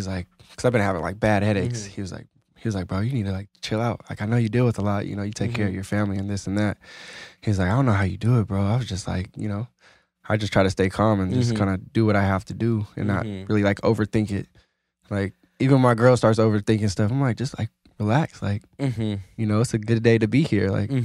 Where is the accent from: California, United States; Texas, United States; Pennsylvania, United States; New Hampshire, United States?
California, United States; Merced; People from Sac don't love Sac, but it's like, I'm from Merced